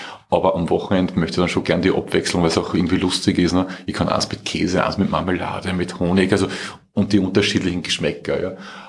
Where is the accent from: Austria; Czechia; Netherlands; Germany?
Austria; weil ich bin ja Österreicher, ich lebe ja